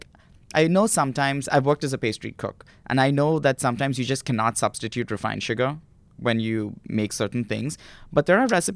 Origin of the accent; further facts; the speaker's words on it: India; new things that I grew up in India